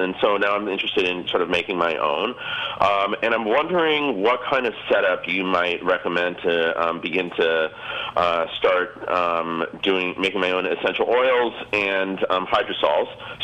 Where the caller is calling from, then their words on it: San Francisco, California, United States; I'm calling from San Francisco.